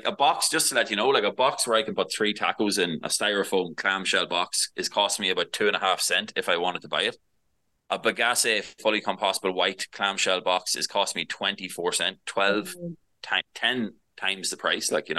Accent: County Monaghan, Ireland; but we're from Monaghan and we don't, you know

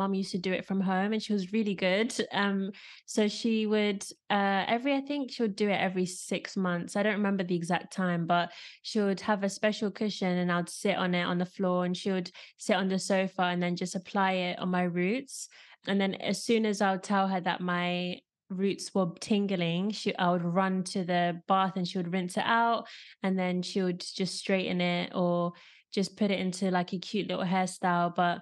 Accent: London, United Kingdom; born there; So yeah, I was born in London and my mom is Zimbabwean and my dad's English.

